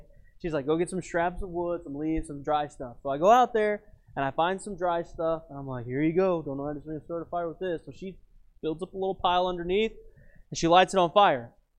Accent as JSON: {"language": "English", "region": "Texas", "country": "United States", "tie": "born or raised there", "said": "I grew up in Texas and it really doesn't get that cold. Even in Lubbock, it doesn't get that cold"}